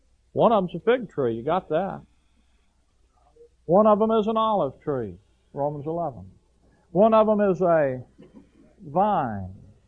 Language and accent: English; Illinois, United States; I'm an American. I'm a an Illinoisan, whatever that is, an Illini.